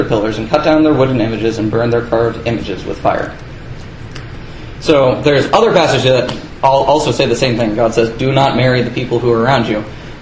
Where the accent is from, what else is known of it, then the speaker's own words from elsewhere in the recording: Colorado, United States; I'm from Colorado. I can tell you, it's not a good thing.